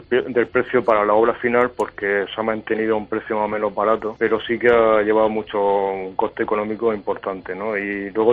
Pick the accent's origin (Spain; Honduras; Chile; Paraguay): Spain; Region of Murcia; El primer cómic que hice era Murcia, porque yo soy murciano